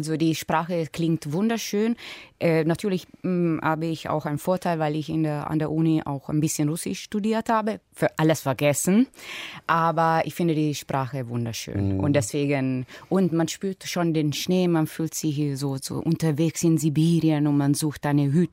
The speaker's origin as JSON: {"language": "German", "town": "Perugia", "region": "Umbria", "country": "Italy", "second_language": "German", "said": "Ich komme aus Perugia. Perugia ist die Hauptstadt Umbriens. Das heißt, ein bisschen fühle ich mich dort zu Hause."}